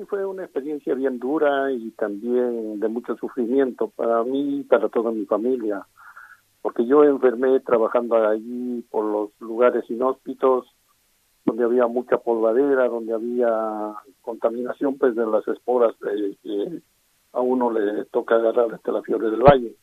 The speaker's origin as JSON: {"language": "Spanish", "country": "Peru", "moved": "as an adult", "said": "me mandaron un pasaje de regreso ya para Perú. Y allá en mi país no existe este tipo de enfermedades"}